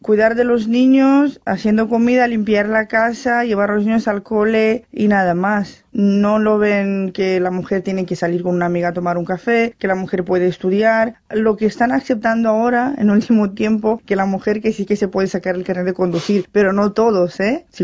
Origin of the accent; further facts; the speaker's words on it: Romania; Spanish is a second language; por la cosa que somos rumanos